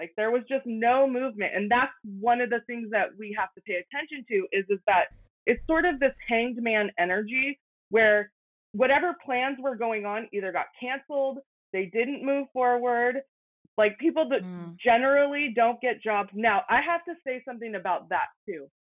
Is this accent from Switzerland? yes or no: no; Colorado Springs, Colorado, United States; born there; So I was born in Colorado Springs